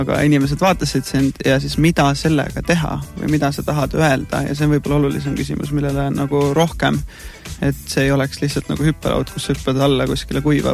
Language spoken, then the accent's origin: Estonian; Pärnu, Pärnu County, Estonia; now in Tallinn, Estonia; mina olen originaalselt Pärnakas, elan Tallinnas